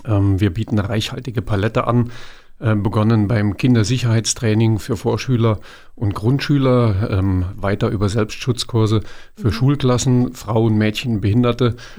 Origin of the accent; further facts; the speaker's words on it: Pfullingen, Baden-Württemberg, Germany; Ich komme aus Pfullingen, bin zertifizierter Trainer Gewaltprävention und leite in Pfullingen die Schule Projekt Nein.